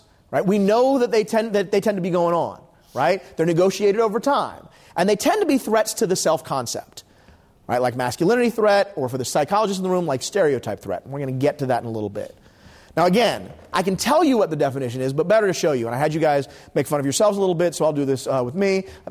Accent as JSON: {"language": "English", "town": "Philadelphia", "region": "Pennsylvania", "country": "United States", "said": "I'm from Philadelphia, in case that's not clear."}